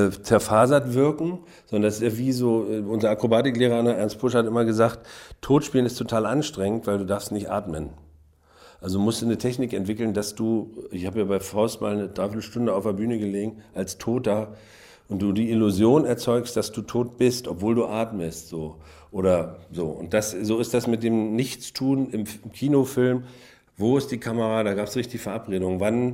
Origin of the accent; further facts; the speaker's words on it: Mecklenburg-Vorpommern, Germany; die haben wir bei uns im Süden Mecklenburg.